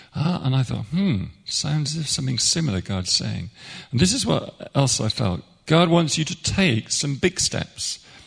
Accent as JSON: {"language": "English", "town": "Bristol", "region": "South West England", "country": "United Kingdom", "tie": "born or raised there", "said": "it took me back to my days where I grew up in Bristol."}